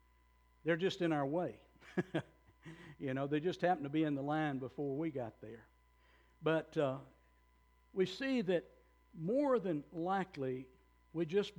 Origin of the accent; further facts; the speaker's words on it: Louisiana, United States; I was born and reared here in the area. I grew up on the … Road, as named after my grandfather.